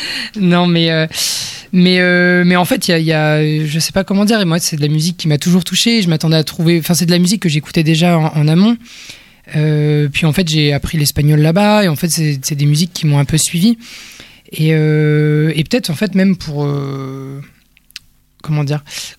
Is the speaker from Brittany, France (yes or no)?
yes; Rennes, Brittany, France; moi, j'ai grandi du coup à Clunet, qui est un quartier de Rennes. Et j'ai grandi, je pense, jusqu'à mes 14-15 ans avec Skyrock